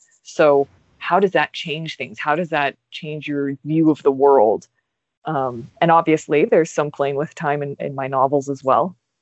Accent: United States; The Irish struggle for freedom, especially as an American, really captures the imagination.

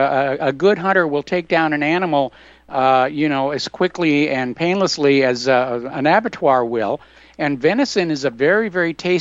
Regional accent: New Hampshire, United States; I'm a farm kid growing up in New Hampshire, drove a tractor, you know, you took care of your livestock.

